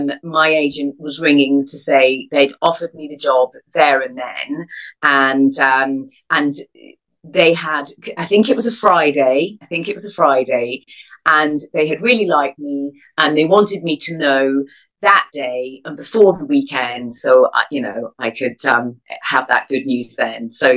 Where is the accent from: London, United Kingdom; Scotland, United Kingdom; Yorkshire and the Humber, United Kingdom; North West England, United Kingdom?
Scotland, United Kingdom; I mentioned that I was really Scottish, you know, and so they thought it'd be nice if I did my Scottish accent or whatever.